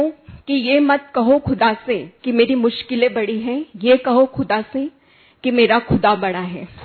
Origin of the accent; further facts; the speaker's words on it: Singrauli, Madhya Pradesh, India; और हम सिंगरौली से हैं, सिंगरौली MP।